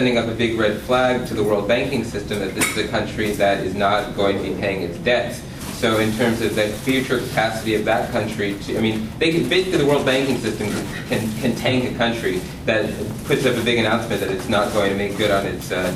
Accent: Canada; I'm from Canada and have some familiarity with a number of these ISDS suits that you cited, because Canada is the most sued nation under this mechanism

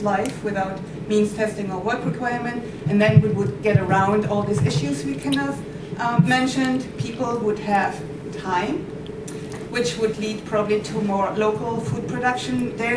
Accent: Germany; I'm originally from Germany, and when I was a teenager, I actually went around with my little motorbike and collected herbs.

